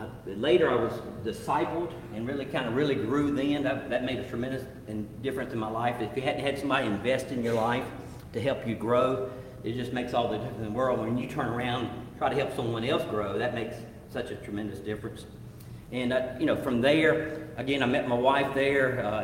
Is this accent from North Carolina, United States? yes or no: yes; Prospect Hill, North Carolina, United States; So I grew up in Prospect Hill, which is kind of the corner of Alamance, Orange and Person, not far from Alamance, right there in the corner of Caswell County.